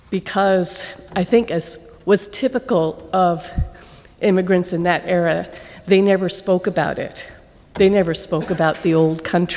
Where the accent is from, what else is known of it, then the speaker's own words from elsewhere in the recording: United States; But growing up in the United States, the inheritance that they gave me, I was taught the Pledge of Allegiance.